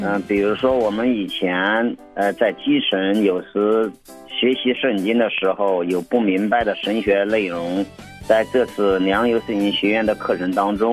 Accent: Henan, China; 虽然说我是河南的

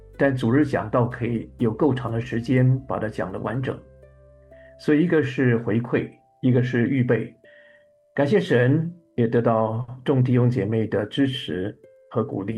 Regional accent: Hunan, China; 母亲是山东人，我是湖南人，我妻子是广东人，

